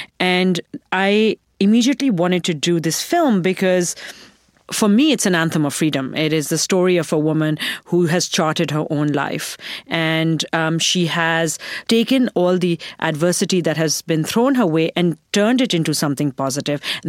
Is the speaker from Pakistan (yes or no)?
yes; Pakistan; moved away as an adult; now in United States; I was born and raised in Pakistan, and I came to America as a college student and started my career here